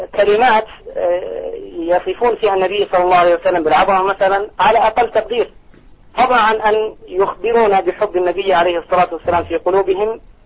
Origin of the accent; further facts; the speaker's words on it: Saudi Arabia; كما يقال عندنا في السعودية